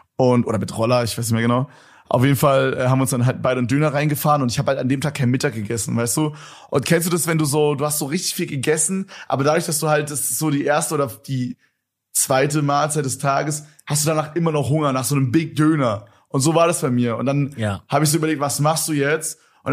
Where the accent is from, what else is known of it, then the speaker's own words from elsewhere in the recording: Berlin, Germany; Aber da geht man halt eigentlich nicht hin als Berliner so.